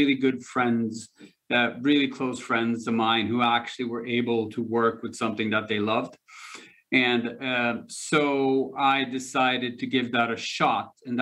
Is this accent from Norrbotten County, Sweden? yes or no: no; Stockholm, Stockholm County, Sweden; English is a second language; also born or lived in New York; Well, I grew up here in Stockholm, Sweden, but we did move to the U.S.